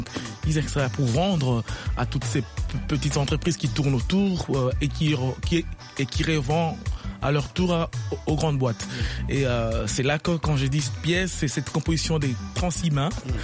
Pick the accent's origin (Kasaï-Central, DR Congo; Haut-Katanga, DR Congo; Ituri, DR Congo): Haut-Katanga, DR Congo; Lubumbashi; Moi j'ai grandi à la Katouba, tu vois, c'est une commune qui était vraiment